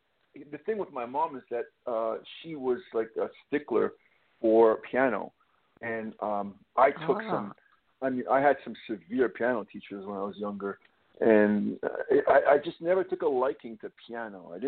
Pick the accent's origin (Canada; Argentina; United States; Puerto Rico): Canada; I grew up in Canada and basically started playing hockey at the age of 3.